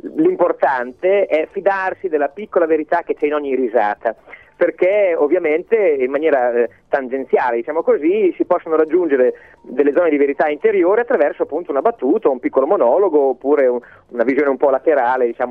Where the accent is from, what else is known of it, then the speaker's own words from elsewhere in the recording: Emilia-Romagna, Italy; Per fortuna sono romagnolo